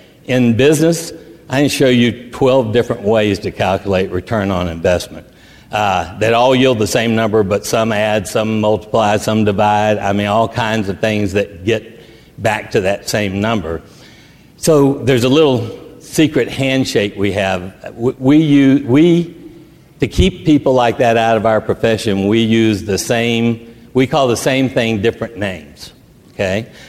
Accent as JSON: {"language": "English", "region": "Texas", "country": "United States", "accent": "Texan", "said": "I said, man, I'm struggling with English. I'm speaking Texan."}